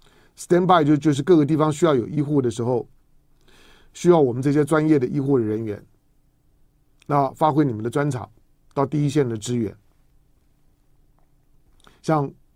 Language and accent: Chinese; Taiwan; 台湾人的基因很特别，因为我们是闽南人